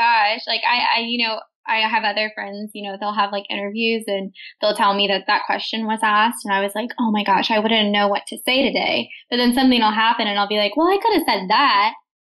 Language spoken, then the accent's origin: English; Switzerland; now in United States; So I'm from Switzerland. I'm a citizen. I'm dual of America.